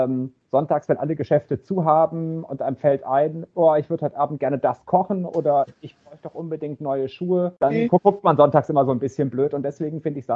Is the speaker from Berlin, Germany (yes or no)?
no; Baden-Württemberg, Germany; Also ich komme ja aus Baden-Württemberg, aus Süddeutschland und fand aber Frankfurt immer total interessant und Hessen auch.